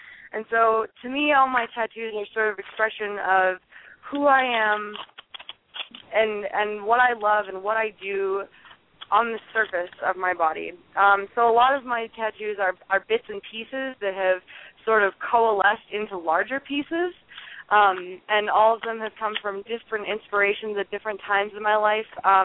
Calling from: Boulder, Colorado, United States; I'm calling you from Boulder, Colorado.

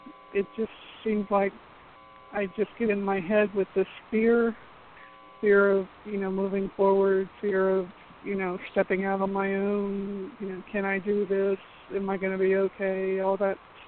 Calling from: Florida, United States; from Florida.

